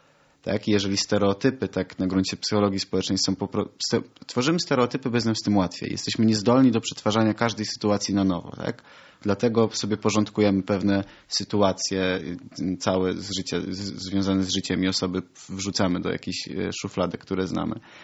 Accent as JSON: {"language": "Polish", "region": "Silesian Voivodeship", "country": "Poland", "said": "ja akurat pochodzę z Górnego Śląska"}